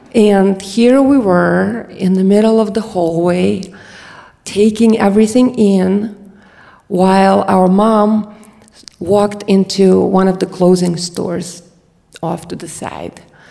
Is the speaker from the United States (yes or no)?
no; Ukraine; accent: Eastern European; upon hearing my Eastern European accent, kids would ask me where I was from. And as Ukraine was still part of USSR, not easily recognizable geographically, I would just say that I'm Russian.